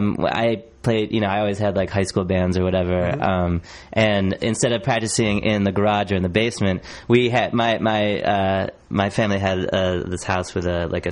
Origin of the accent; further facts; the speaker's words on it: Michigan, United States; I grew up in Michigan. My parents would take me to Chicago